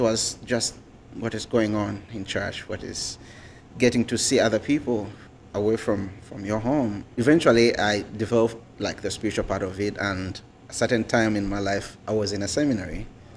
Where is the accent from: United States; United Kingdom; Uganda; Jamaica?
Uganda; English is a second language; I come from Uganda.